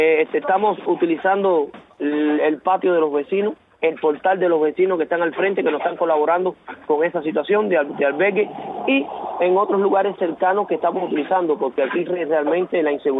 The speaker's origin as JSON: {"language": "Spanish", "region": "Cienfuegos", "country": "Cuba", "said": "Yo soy de Cienfuegos."}